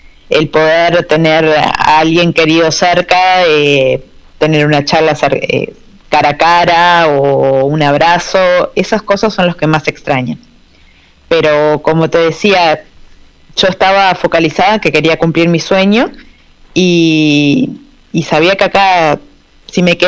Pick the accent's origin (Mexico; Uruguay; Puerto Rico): Uruguay; Acá en Uruguay somos muy parecidos con Argentina, somos los más parecidos